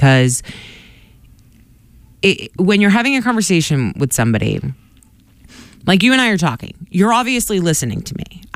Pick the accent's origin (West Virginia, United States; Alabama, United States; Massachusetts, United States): Massachusetts, United States; Boston; obviously I was from Boston.